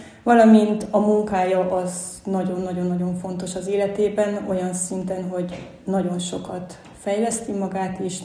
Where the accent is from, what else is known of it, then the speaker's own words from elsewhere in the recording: Transylvania, Romania; én Erdély egyik legkeletibb részéből származom